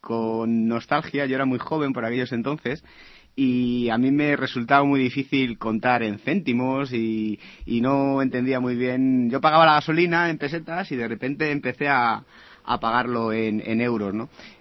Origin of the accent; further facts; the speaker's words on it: Segovia, Castile and León, Spain; yo me acuerdo de la tienda de mi pueblo, de Segovia, en Cala Margarita